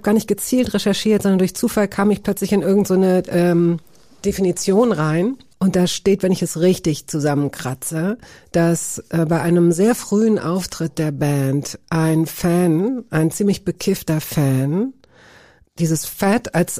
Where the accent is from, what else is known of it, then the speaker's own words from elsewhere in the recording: Güstrow, Mecklenburg-Vorpommern, Germany; born there; Geboren im Dezember 79 in Güstrow, im wunderschönen Mecklenburg-Vorpommern.